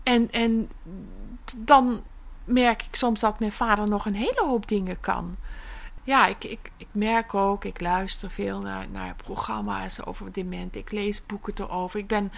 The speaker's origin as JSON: {"language": "Dutch", "country": "Belgium", "said": "dat omdat ik uit België kom oorspronkelijk"}